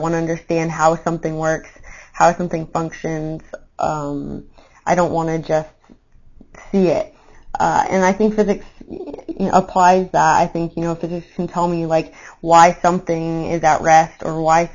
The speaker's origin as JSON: {"language": "English", "town": "Manhattan Beach", "region": "California", "country": "United States", "said": "I'm from Manhattan Beach, California, which is a little beach community right below Los Angeles International Airport in Los Angeles."}